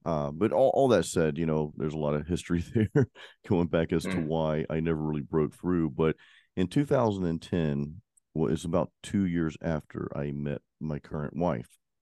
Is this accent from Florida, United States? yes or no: yes; Pensacola, Florida, United States; a guy named Ronnie Miller in Pensacola, Florida, which is my hometown.